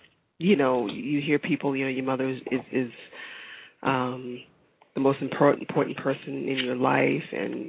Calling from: Boston, Massachusetts, United States; I'm calling from Boston.

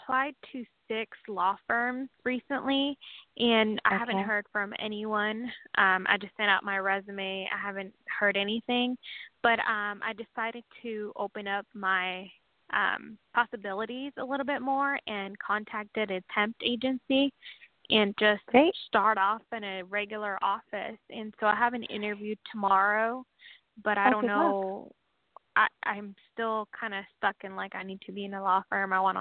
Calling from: Washington, United States; I'm calling from Washington.

